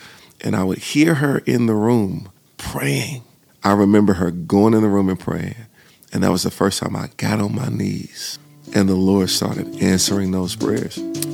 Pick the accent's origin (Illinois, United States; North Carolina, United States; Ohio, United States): North Carolina, United States; Salisbury; And so I was raised in Salisbury, North Carolina, with my dad, who was in the military, but with my grandmother, which is my mom's mother.